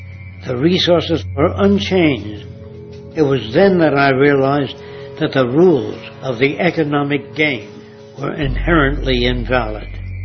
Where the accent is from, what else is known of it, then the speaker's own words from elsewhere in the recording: New York City, New York, United States; As a young man growing up in New York City, I refused to pledge allegiance to the flag.